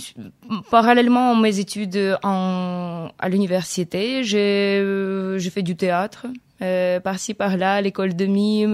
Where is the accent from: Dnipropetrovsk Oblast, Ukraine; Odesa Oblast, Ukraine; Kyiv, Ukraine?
Kyiv, Ukraine; French is a second language; Je suis née à Kiev et par pur hasard, mes parents m'ont inscrit à l'école la plus proche dans le banlieue de Kiev où j'ai grandi.